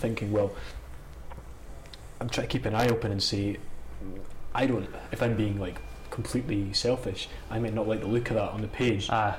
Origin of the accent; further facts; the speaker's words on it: Scotland, United Kingdom; East Lothian.